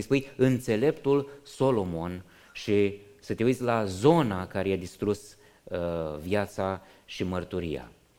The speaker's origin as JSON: {"language": "Romanian", "town": "Iași", "region": "Iași County", "country": "Romania", "tie": "born or raised there", "said": "În biserica în care am crescut, în Iași"}